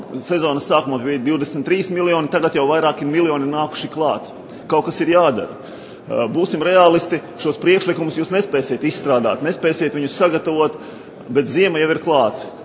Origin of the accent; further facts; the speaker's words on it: Jekabpils, Selonia, Latvia; born there; Vakar prezidents ciemojās Jēkpilī, manā dzimtajā pilsētā